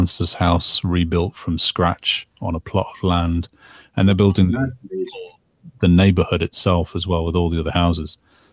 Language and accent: English; England, United Kingdom; When I grew up in England, I would frequent the museums there